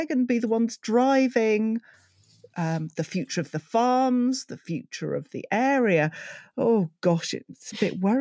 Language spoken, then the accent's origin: English; United Kingdom; And being British, you know, the weather is always a good subject to talk about.